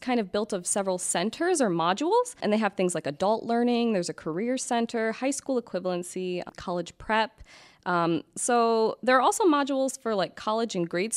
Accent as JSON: {"language": "English", "region": "Michigan", "country": "United States", "said": "Well, I'm from Michigan, and I really like to live here, even though the weather's not awesome."}